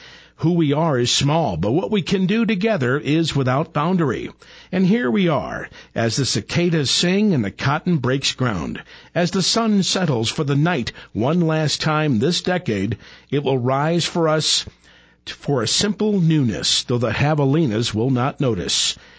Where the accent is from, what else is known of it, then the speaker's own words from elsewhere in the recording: Midwest, United States; I have never talked that fast in all my life, and I'm from the Midwest.